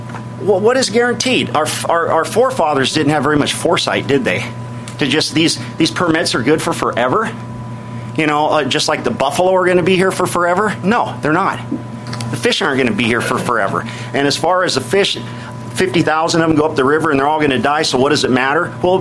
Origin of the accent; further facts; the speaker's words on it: Springdale, Washington, United States; I'm from Springdale, Washington. I'm the president of the CCA Inland Empire chapter here.